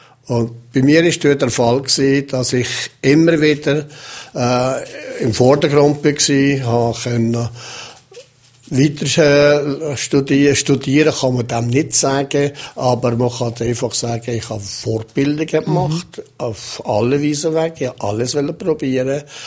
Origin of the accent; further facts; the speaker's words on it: Valais, Switzerland; ich bin ein Walliser geblieben.